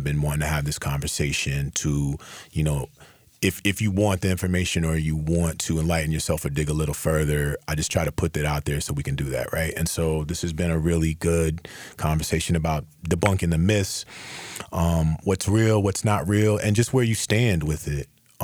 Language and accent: English; North Carolina, United States; Like I said, I'm from Onslow.